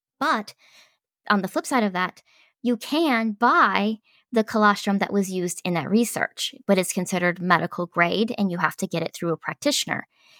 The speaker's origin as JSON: {"language": "English", "region": "Midwest", "country": "United States", "said": "it wrong because we're from the Midwest."}